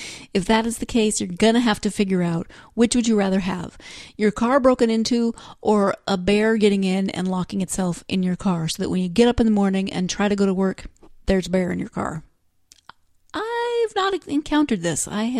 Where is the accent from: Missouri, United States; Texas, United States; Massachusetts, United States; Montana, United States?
Montana, United States; You're probably tired of me hearing it, that I grew up in Montana.